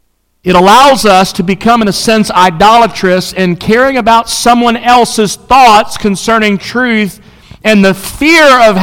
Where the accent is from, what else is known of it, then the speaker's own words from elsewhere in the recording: the South, United States; And by the way, we're from the South.